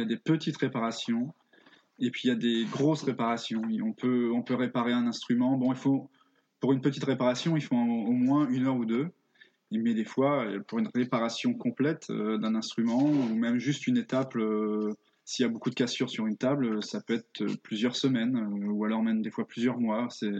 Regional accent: Nonant, Normandy, France; now in Lille, France; J'étais dans une école en Normandie, parce que moi je suis pas de Lille, mes parents je suis né et mes parents vivent là-bas, donc en basse Normandie du côté de Bayeux, et j'étais à l'école primaire de Nonant, un tout petit village près de Bayeux

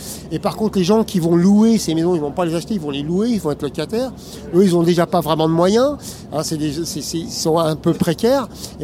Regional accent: France; Moi, je suis un Français moyen.

